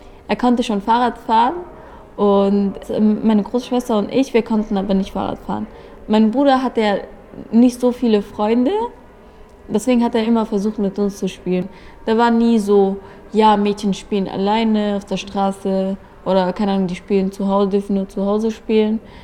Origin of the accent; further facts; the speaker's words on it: Kabul, Afghanistan; German is a second language; also born or lived in Kandahar / Hamburg; now in Germany; Ich bin am 5.5. in Afghanistan, Kandahar geboren. Da kommen auch meine Eltern her. Wir sind aus Kandahar. Und da haben wir aber nicht gewohnt. Dann sind wir umgezogen wegen meinem Vater nach Kabul, Hauptstadt.